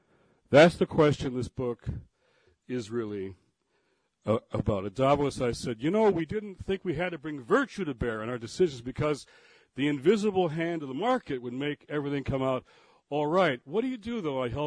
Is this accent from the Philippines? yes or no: no; Detroit, Michigan, United States; last week we went to Detroit, my hometown.